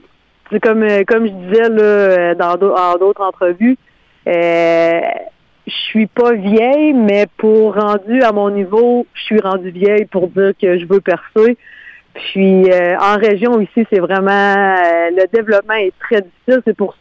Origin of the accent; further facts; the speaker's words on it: Amqui, Quebec, Canada; moi, je viens de d'Amqui.